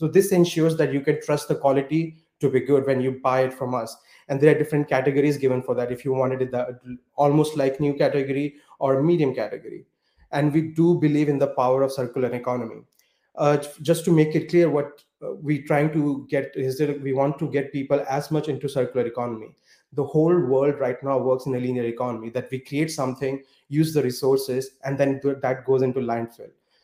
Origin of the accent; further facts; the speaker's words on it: India; So I'm originally from India